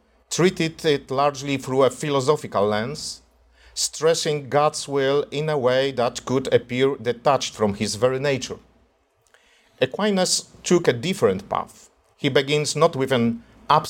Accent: Toruń, Kuyavian-Pomeranian Voivodeship, Poland; Imagine taking the US Capitol from Washington, D.C. and setting it down in the skyline of my hometown, Toruń.

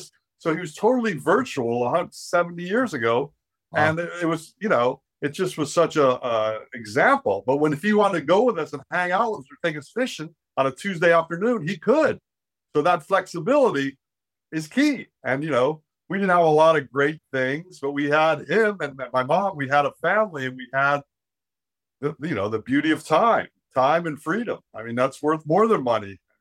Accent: Miami, Florida, United States; now in Hawaii, United States; And, you know, I've been in Hawaii now 40 years. I'm a surfer. So it was the obvious place after growing up in Miami.

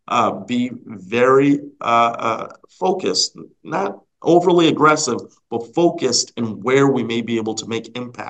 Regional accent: Rhode Island, United States; I'm from Rhode Island. Climate mm-hmm. change is already impacting us.

